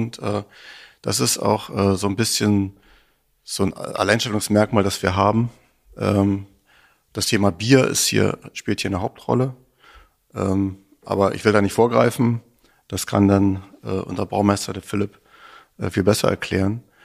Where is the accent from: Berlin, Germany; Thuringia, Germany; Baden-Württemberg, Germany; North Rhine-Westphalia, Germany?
Berlin, Germany; now in Rostock, Germany; Und ich bin in Berlin aufgewachsen, habe dann meine Frau kennengelernt, die aus Rostock kam, und so hat sie mich dann nach Rostock verschleppt